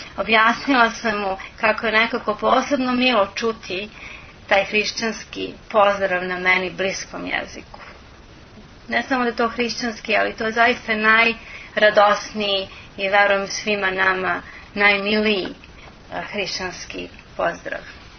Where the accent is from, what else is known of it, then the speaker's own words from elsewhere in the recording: Serbia; pitale su me odakle sam, ja sam im rekla iz Srbije.